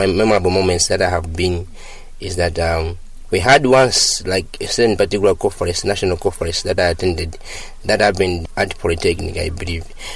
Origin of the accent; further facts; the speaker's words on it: Kasungu, Central Region, Malawi; I'm from Kasungu.